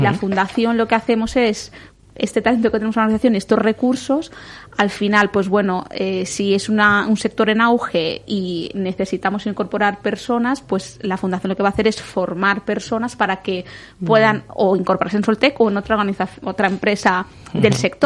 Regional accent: Alicante, Valencian Community, Spain; por mi acento sabéis que no soy de Murcia

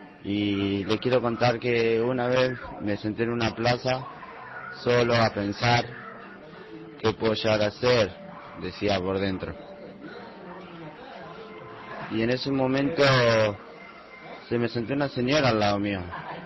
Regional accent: La Plata, Buenos Aires Province, Argentina; Soy de La Plata y tengo 20 años.

